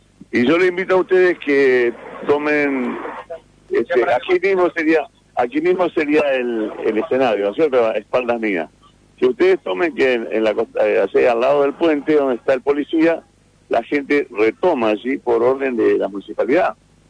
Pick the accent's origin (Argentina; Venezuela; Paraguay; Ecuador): Argentina; Santa Fe; yo soy acá un santafesino que está caliente